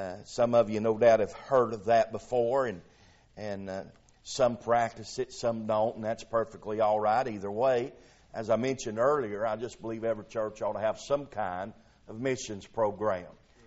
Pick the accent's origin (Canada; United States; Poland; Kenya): United States; the South; I say thank God for letting me be born and raised in the South.